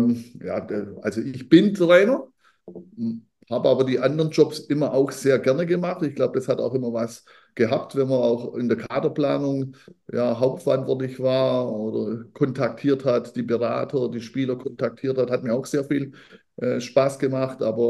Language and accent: German; Baden-Württemberg, Germany; Was ich als Schwabe hier in Stuttgart schon von Nordlichtern hier in Stuttgart gehört habe